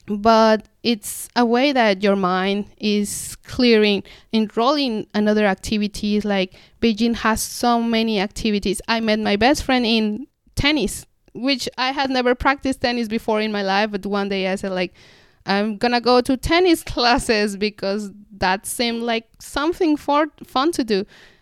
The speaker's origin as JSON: {"language": "English", "region": "Mexico City", "country": "Mexico", "second_language": "English", "said": "Like, I'm from Mexico City, and it's really international"}